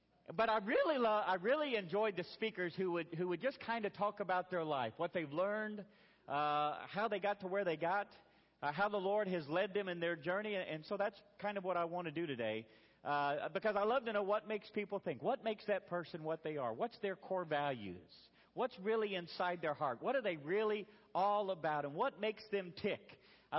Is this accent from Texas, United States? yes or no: no; Rogers, Arkansas, United States; So, I got saved at the age of 19. I grew up in Rogers, Arkansas. I was a student at the University of Arkansas.